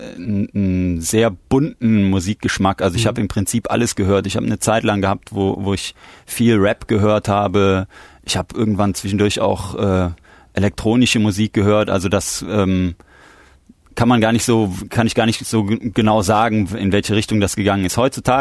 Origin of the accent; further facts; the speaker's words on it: Cologne, North Rhine-Westphalia, Germany; Also ich bin in Köln aufgewachsen